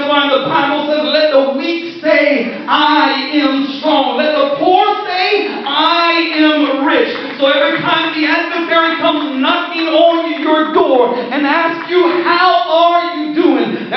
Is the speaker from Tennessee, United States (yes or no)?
no; Ohio, United States; And if you're from Ohio, God bless you. I'm from Ohio too.